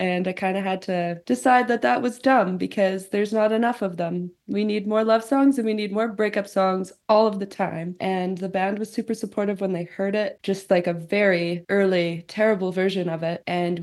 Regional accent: Nanton, Alberta, Canada; I'm from Nanton, Alberta originally. Shout out to that 2,000 people town.

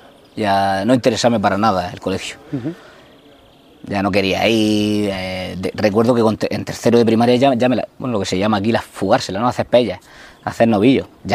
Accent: Region of Murcia, Spain; yo crecí aquí en Los Barreros, un barrio que cuando yo era pequeño prácticamente habían puesto las calles porque eran hasta de tierra, 10 años antes.

